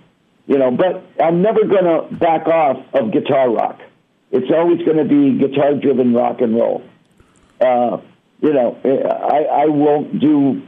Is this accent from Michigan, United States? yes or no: yes; Detroit, Michigan, United States; now in Phoenix, United States; I'm from Detroit, so I'm a Tigers, Lions, Red Wings, you know.